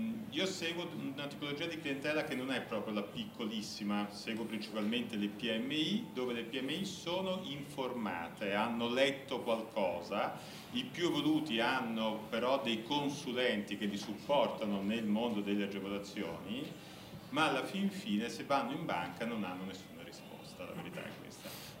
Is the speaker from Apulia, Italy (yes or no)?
yes; Apulia, Italy; now in Rome, Italy; Io sono pugliese, mi sono trapiantato a Roma e lavoro per Montepaschi Leasing & Factory.